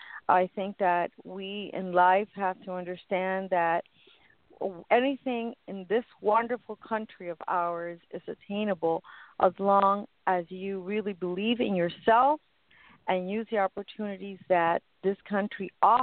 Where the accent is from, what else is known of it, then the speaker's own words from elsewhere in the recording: Miami, Florida, United States; also born or lived in New York; my family brought me here when I was a baby, an infant. I grew up in New York until I was 7. And then since then, I have been in Florida, in Miami, Florida.